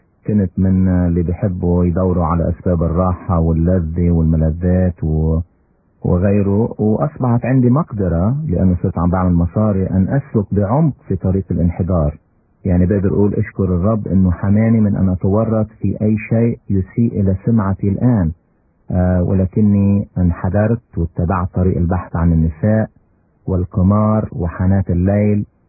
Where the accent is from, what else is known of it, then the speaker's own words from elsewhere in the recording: Zahle, Beqaa, Lebanon; أنا أصلي من مدينة بلبنان اسمها زحلة.